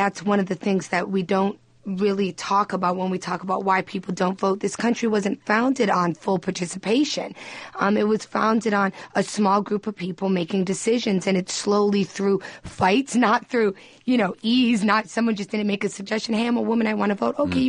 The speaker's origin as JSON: {"language": "English", "region": "Hawaii", "country": "United States", "moved": "yes", "lives_now": "Boston, United States", "said": "I'm from Hawaii, and I used to go to vote with my mother, and we would vote paper ballots. And when I came here and when I went to vote in Boston in these huge lever machines, I was petrified."}